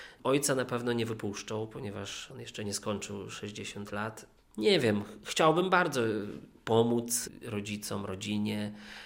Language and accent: Polish; Rivne, Rivne Oblast, Ukraine; Pochodzę z Równego i mam tam mamę, ojca i babcię.